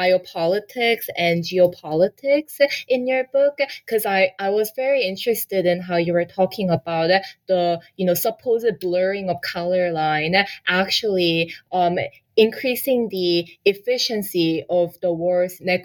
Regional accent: Canada; I was educated in Canada. I grew up in Canada.

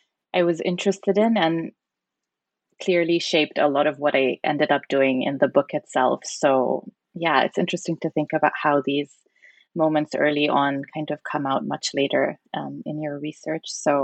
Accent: Zambia; because I remember growing up in Zambia

